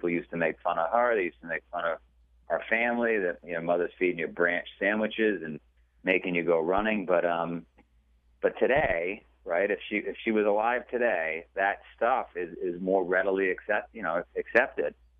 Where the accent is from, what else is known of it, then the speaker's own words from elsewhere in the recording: Queens, New York, United States; We grew up in Queens, and my sister and I were in a place that was, if you've ever seen the movie Goodfellas, that's what we lived in.